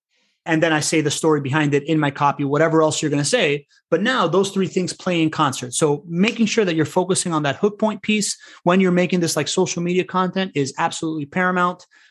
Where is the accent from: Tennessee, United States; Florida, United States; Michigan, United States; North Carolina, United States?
Florida, United States; Miami; I grew up in Miami. I know the value of a velvet rope.